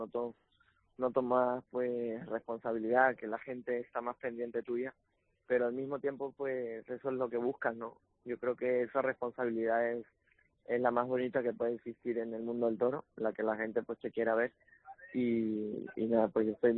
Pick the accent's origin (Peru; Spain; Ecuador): Peru; Lima; me habló de mi tierra, de Lima